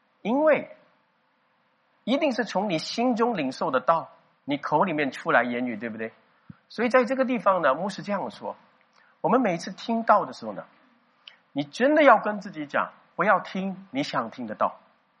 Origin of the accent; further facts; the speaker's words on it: Singapore; 但是我们是新加坡人啊，我们新加坡的品牌。